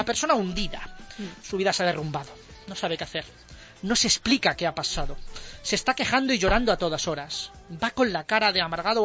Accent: Toledo, Castilla-La Mancha, Spain; Soy padre, soy del Atleti, soy de Toledo.

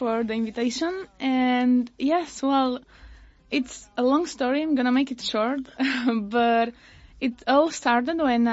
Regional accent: Valencia, Valencian Community, Spain; now in Madrid, Spain; I just knew I wanted to stay in Madrid because I'm from Valencia. So I came to Madrid.

